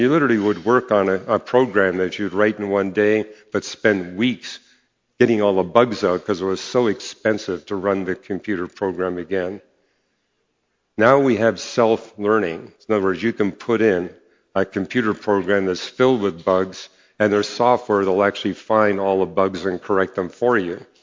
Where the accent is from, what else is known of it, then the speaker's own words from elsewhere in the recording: British Columbia, Canada; where I was growing up in British Columbia, and there was only one computer in the entire province.